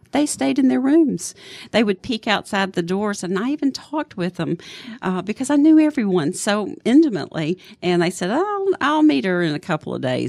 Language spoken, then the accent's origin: English; Atlanta, Georgia, United States; Well, I am a native Atlantan, and I don't mean Lawrenceville. I was born in Fulton County, attended Fulton High School, and grew up in Lakewood Heights, which is the Mayberry of Atlanta. And been in Atlanta my whole life.